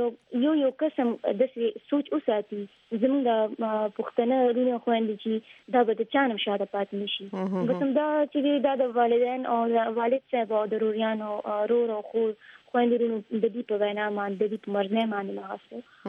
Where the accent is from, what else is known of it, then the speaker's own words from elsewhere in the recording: Karak, Khyber Pakhtunkhwa, Pakistan; زه د کرک یم